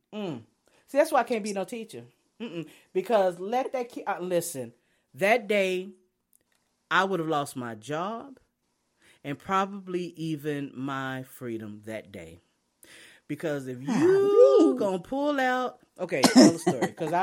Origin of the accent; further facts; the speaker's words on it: Austin, Texas, United States; And then I forgot I am from Austin, and I guess I do have that weird thing, that weird little vibe going.